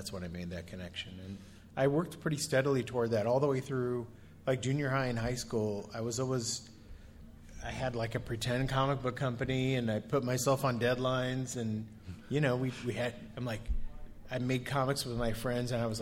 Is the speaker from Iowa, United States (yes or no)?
yes; Iowa, United States; because I'm from Iowa and I still live in Iowa.